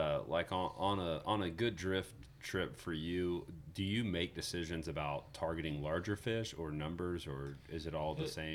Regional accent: Florida, United States; I think for me, it's kind of like growing up in Florida. You know, I would come up with my dad to, you know, a couple areas around Pigeon Forge

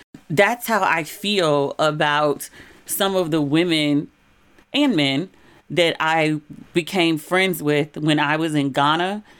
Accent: Maryland, United States; accent: Maryland; I can hear my Maryland accent again.

